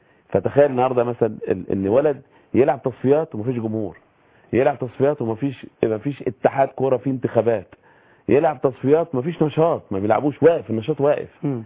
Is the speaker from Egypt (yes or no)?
yes; Egypt; لان هم غانا تيم بطوله خد كاس عالم عندنا في مصر.